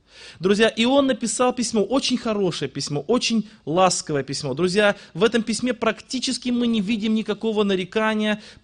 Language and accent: Russian; Tolyatti, Samara Oblast, Russia; now in Yeysk, Russia; Я из Краснодарского края, города Ейска. Родился я и вырос в городе Тольятти. Уверовал в 18 лет. В неверующей семье родился. И в 29 лет меня попросили переехать на служение в город Ейск, Краснодарский край.